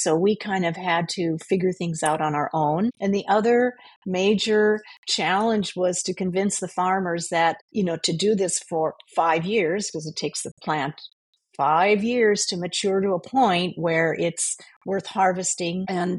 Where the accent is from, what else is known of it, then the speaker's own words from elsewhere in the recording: South Dakota, United States; I grew up in South Dakota around farmers